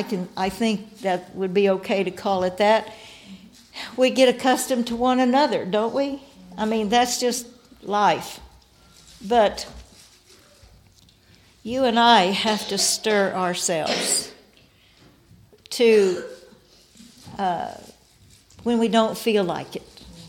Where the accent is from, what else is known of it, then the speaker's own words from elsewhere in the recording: Guthrie, United States; I was born and raised in Guthrie.